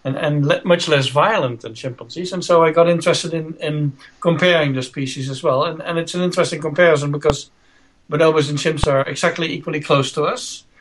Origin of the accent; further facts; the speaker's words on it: Netherlands; moved away as an adult; now in United States; I'm from the Netherlands originally, but I live and work in the U.S. already 30 years.